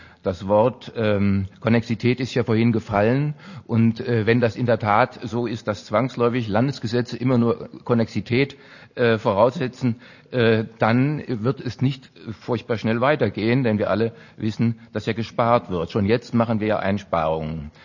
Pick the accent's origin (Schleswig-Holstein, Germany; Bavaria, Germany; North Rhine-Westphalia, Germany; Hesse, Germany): Hesse, Germany; und ich komme ja aus Hessen